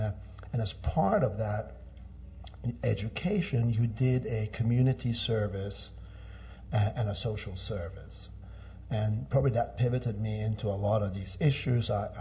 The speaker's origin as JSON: {"language": "English", "country": "Norway", "tie": "born or raised there", "said": "I was born and raised in Norway, which is an incredibly equitable society where, you know, men, women, and incomes are not determinants of your status as a human being."}